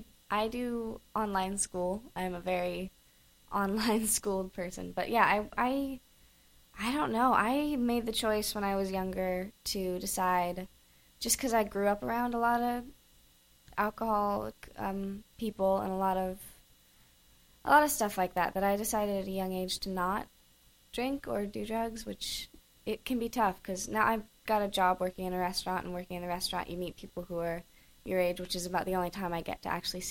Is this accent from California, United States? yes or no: yes; Agoura Hills, California, United States; Yeah, I'm from L.A. I'm from Little Agora, which is out